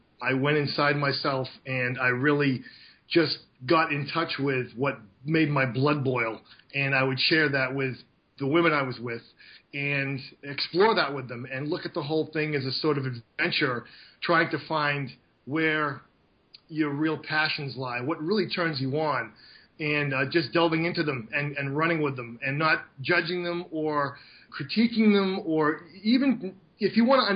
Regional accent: Boston, Massachusetts, United States; I grew up in a pretty vanilla household in Boston

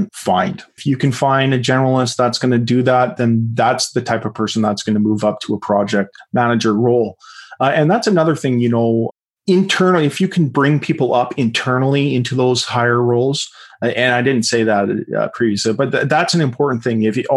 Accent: Canada; I'm sorry, I'm from Canada, .ca.

